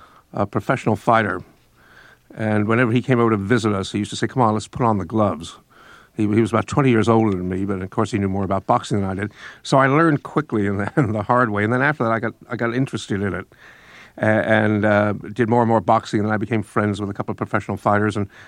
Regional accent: New York, United States; born or raised there

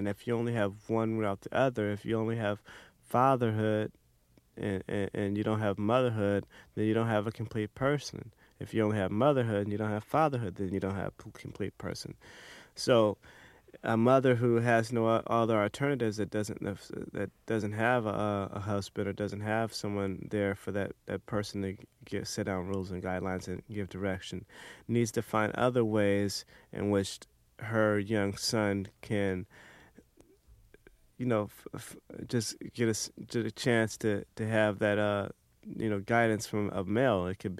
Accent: Inglewood, California, United States; born or raised there

